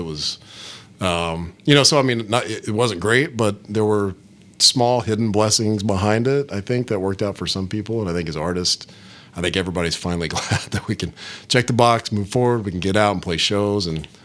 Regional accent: Tennessee, United States; I'm from Tennessee originally

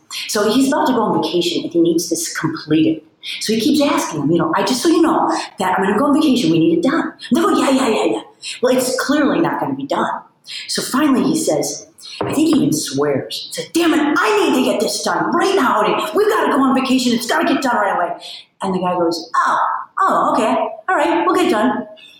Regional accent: Midwest, United States; and I'm from the Midwest, so I was pretty, what's the word? Naive.

